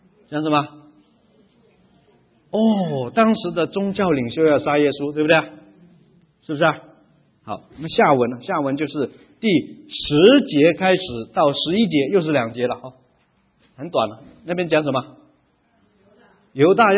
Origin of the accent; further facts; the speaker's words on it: China; 那么我们中国人的思想其实也跟这些 门徒有点像的呢？